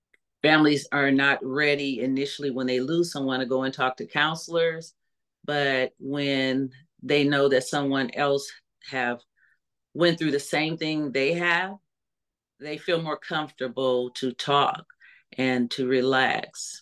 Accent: Fort Wayne, Indiana, United States; from Fort Wayne, Indiana. I'm a native of Fort Wayne.

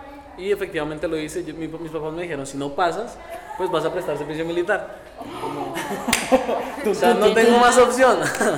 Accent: Bogotá, Colombia; soy de Bogotá, Colombia.

